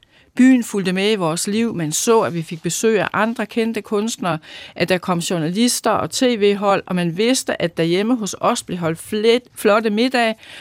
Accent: North Jutland, Denmark; så det, der så sker i hvert fald op i Vendsyssel, hvor jeg kommer fra

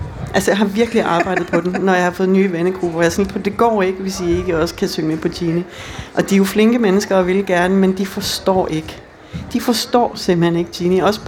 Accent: Haderslev, Region of Southern Denmark, Denmark; det her, det er fra min ungdom i Haderslev.

